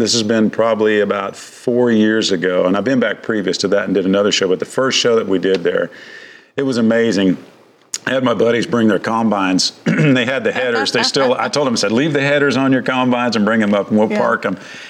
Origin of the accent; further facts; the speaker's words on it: Mound Valley, Kansas, United States; southeast Kansas, a little bitty small town, Mound Valley. When I left Mound Valley, it was about 200 people in my hometown.